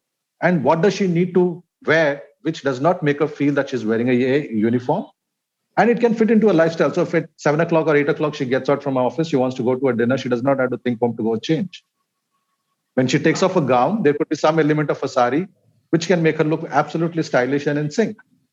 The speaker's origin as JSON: {"language": "English", "region": "Kerala", "country": "India", "tie": "born or raised there", "said": "His first collection was from Kerala, my home state."}